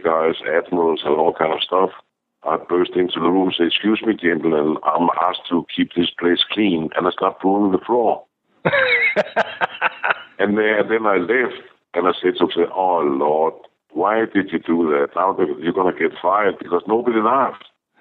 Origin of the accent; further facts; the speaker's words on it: Denmark; you know, Mr. Connery … I'm from Denmark.